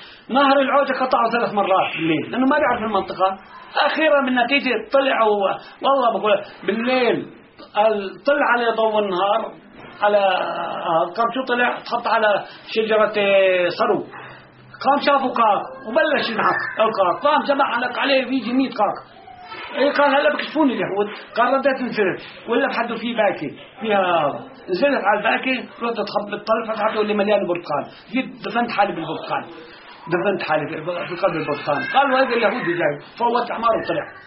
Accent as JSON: {"language": "Arabic", "town": "Hebron", "region": "West Bank", "country": "Palestine", "said": "أنا من الخليل"}